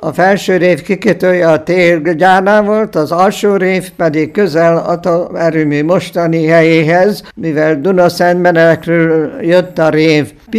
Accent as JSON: {"language": "Hungarian", "region": "Budapest", "country": "Hungary", "tie": "born or raised there", "first_language": "German", "second_language": "Hungarian", "said": "1924-ben születtem, Budapesten. Heten voltunk testvérek, szüleim német ajkú származásak voltak, anyanyelvem is mondhatnám, hogy német"}